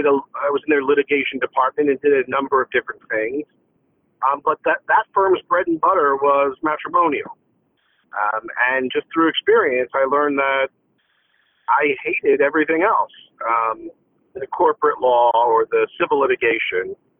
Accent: New Jersey, United States; Well, I'm from New Jersey. I grew up around here on the Jersey Shore, and I went to college in Boston.

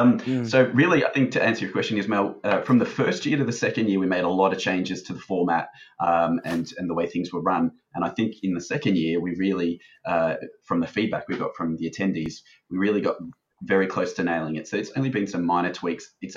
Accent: Sydney, New South Wales, Australia; I'm from Sydney, so I'm a little bit impartial to the Sydney side of things

